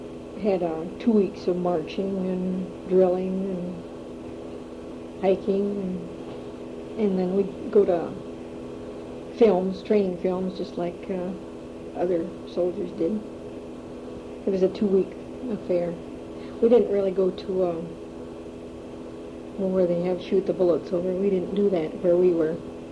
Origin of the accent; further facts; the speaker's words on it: South Dakota, United States; also born or lived in Iowa; But I grew up in South Dakota.